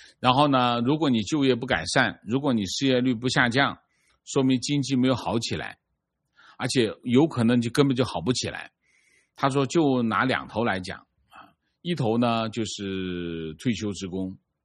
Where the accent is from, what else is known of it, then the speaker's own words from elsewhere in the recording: Qinghai, China; 大西北是我的家，青海是我的故乡。我所说的这些东西养育了千千万万的我。